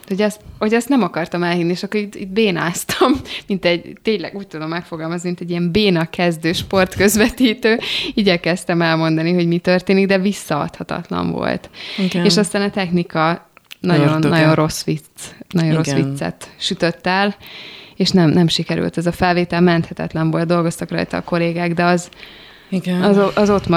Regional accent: Dunaújváros, Fejér, Hungary; Én olyan dunaújvárosi vagyok, hogy ezt nem tudok más mondani magamról

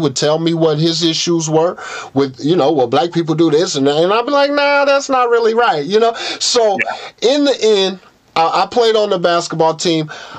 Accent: Lawrence, Kansas, United States; But I'm from Lawrence, and there's only one other dude in there from Lawrence

